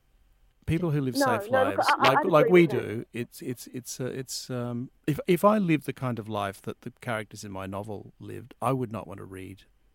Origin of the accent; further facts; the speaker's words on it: Maryborough, Queensland, Australia; Growing up in Queensland, in Maryborough, I grew up with a story that always fascinated me